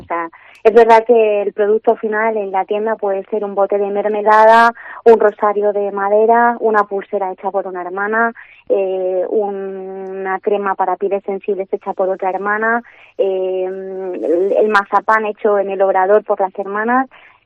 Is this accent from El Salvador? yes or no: no; South, Spain; now in Segovia, Spain; yo soy del sur, ¿vale? Y esa manifestación de cariño a la Virgen en los años que llevo fuera de mi tierra, con todo el cariño del mundo, no lo había vivido hasta que he llegado a Segovia.